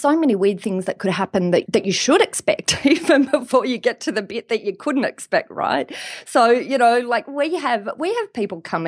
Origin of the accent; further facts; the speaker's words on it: Australia; Well, I'm an Australian lawyer, so I deal mostly with Australian businesses.